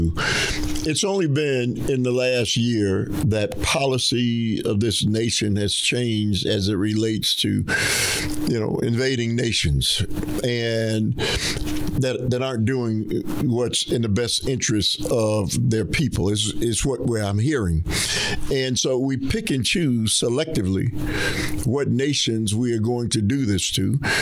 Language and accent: English; United States; As you know, I'm an American and have been one for my entire life, 71 years.